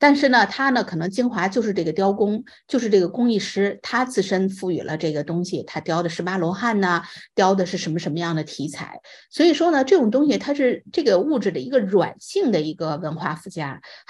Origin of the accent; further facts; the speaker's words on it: China; now in United States; 像我们都是从中国来到美国的